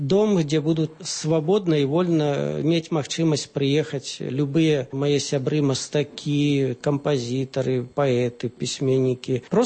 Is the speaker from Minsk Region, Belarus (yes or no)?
no; Dzyaraunaya, Grodno Region, Belarus; я родам з Дзяраўной, са Слонімскага раёна.